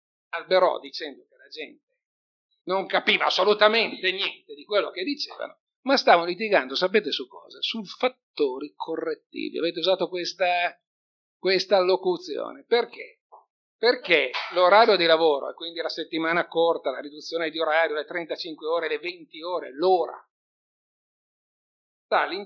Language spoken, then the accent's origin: Italian; Emilia-Romagna, Italy; lo dico con grande confidenza perché sono emiliano anch'io